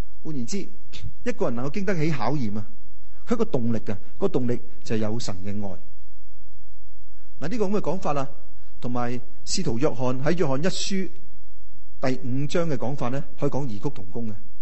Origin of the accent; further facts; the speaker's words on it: Guangdong, China; accent: Cantonese; 这个翻译呢即是我们广东话讲的好人啊。